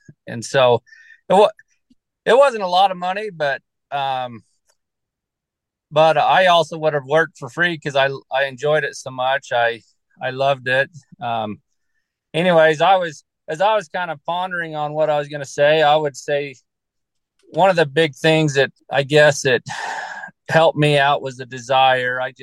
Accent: Fillmore, Utah, United States; I grew up around Fillmore, Utah. There was a 300-acre farm for sale, and they wanted $1,200 an acre.

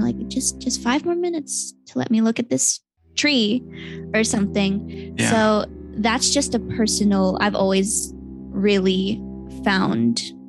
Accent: Hawaii, United States; I grew up in Hawaii, so I've always just been very aware of nature and like my connection to it.

